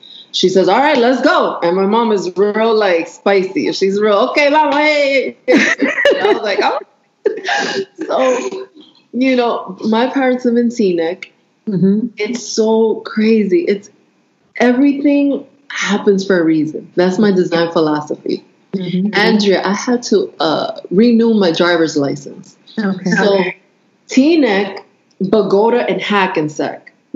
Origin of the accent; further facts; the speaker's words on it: Dominican Republic; You know, I'm from the Dominican Republic. My parents born and raised in the Dominican Republic.